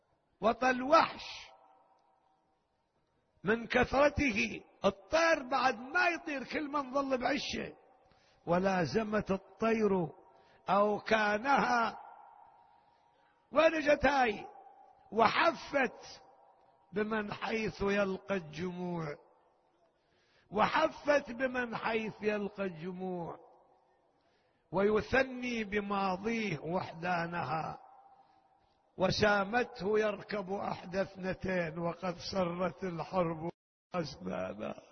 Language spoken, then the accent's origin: Arabic; Iraq